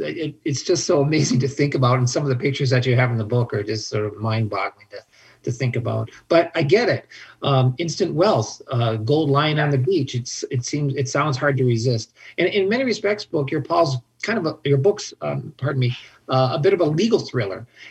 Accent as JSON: {"language": "English", "town": "Bismarck", "region": "North Dakota", "country": "United States", "said": "But I'm from Bismarck, North Dakota."}